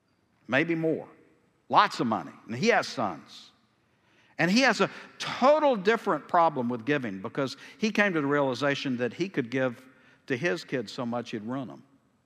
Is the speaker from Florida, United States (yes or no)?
no; Tyler, Texas, United States; We grew up in South Tyler, and South Tyler has amazing wealth, but it wasn't where we lived.